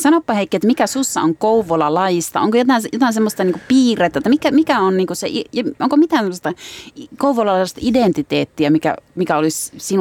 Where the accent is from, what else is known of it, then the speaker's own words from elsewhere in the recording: Suomussalmi, Kainuu, Finland; mä oon sieltä Suomussalmelta kotoisin.